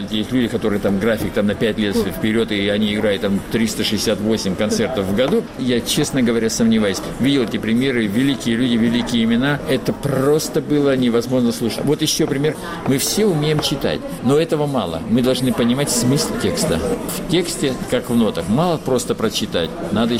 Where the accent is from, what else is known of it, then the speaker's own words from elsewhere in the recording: White Sea coast (Pomorye), Russia; Я вообще люблю воду, я же с Белого моря, понимаете? Я викинг, помор